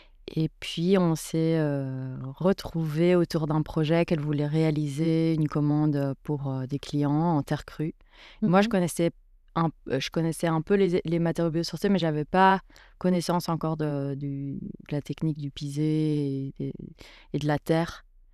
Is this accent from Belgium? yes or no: yes; Brussels, Brussels-Capital Region, Belgium; Je suis née à Bruxelles, bruxelloise donc, et j'ai fait des études d'architecture.